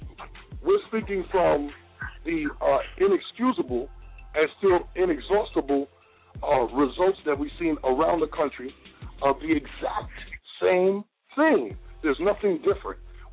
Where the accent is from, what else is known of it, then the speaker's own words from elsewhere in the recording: Mount Vernon, New York, United States; I'm running New York, but I'm from the globe. I call myself I'm from Mount Vernon, but I claim the universe, sister.